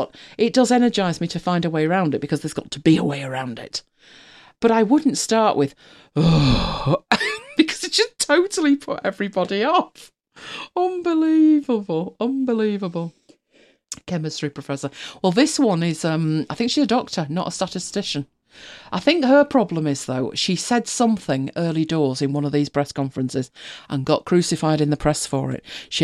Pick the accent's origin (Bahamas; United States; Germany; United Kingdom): United Kingdom; Manchester, North West England; I was born in Manchester. I live in Manchester.